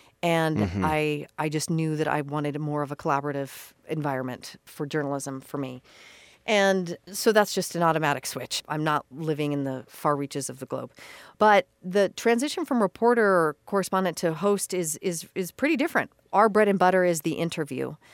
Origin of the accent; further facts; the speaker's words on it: Idaho Falls, Idaho, United States; And I had such a great experience growing up in Idaho Falls. My family's five generations from that state.